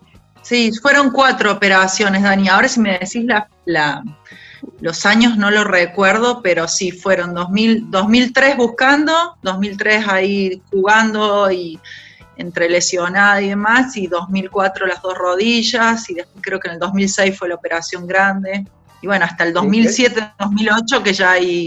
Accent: Córdoba, Argentina; accent: cordobés; yo soy muy cordobesa, mi tonada me puede

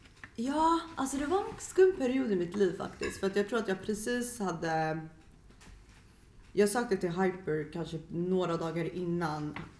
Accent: Jakobsberg, Stockholm County, Sweden; bodde jag i Stockholm, i Kista. Vilket har varit jättenice. Uppvuxen i Norrort. Jag är uppvuxen i Jakobsberg.

